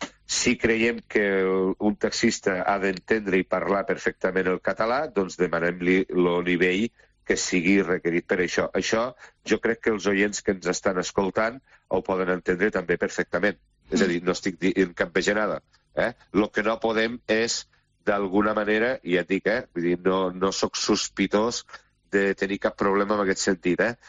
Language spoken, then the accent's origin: Catalan; Catalonia, Spain; jo, com a català, catalanista, la llengua s'ha d'estimar